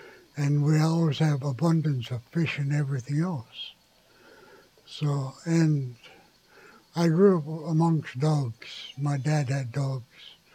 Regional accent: Unalakleet, Alaska, United States; I was born in Unalakleet, June 15th, 1947. And Alaska was just a territory then.

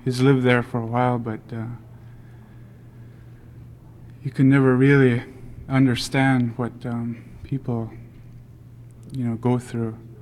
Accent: Aniak, Alaska, United States; I'm from the Aniak area.

